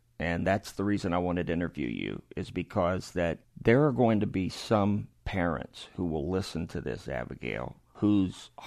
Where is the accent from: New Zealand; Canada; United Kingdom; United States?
United States; New Orleans, Louisiana; today I am in New Orleans, Louisiana, my hometown